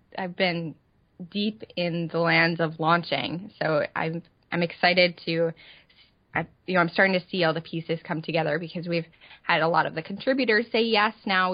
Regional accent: Michigan, United States; And I'm from Michigan, so I don't have a Southern accent at all.

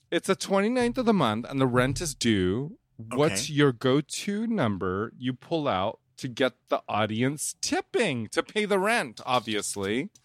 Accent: Indonesia; I'm from Indonesia. We eat weird stuff. We eat gizzards and lizards

